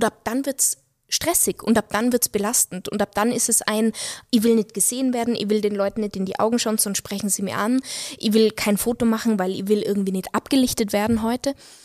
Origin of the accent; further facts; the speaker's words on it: Innsbruck, Tyrol, Austria; Innsbruck, und also Innsbruck, meine Heimatstadt